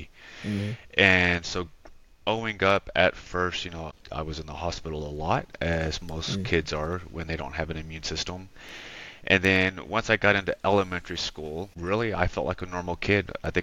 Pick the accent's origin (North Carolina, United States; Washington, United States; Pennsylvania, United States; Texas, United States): Texas, United States; Fort Worth; I am from Fort Worth, Texas, currently live in Fort Worth as well.